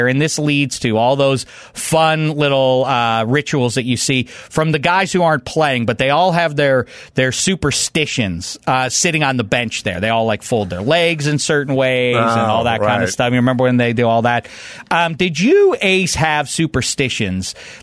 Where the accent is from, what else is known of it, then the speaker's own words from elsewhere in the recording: Nigeria; But yeah, but I'm Nigerian and I'm a nightmare.